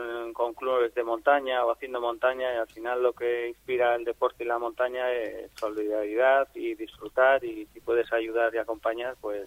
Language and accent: Spanish; Amurrio, Basque Country, Spain; Pues soy de Amurrio